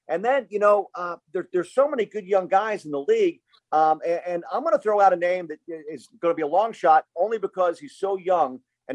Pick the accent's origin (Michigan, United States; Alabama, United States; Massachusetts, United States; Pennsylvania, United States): Pennsylvania, United States; Philadelphia; that's a building in my hometown of Philadelphia where the University of Pennsylvania plays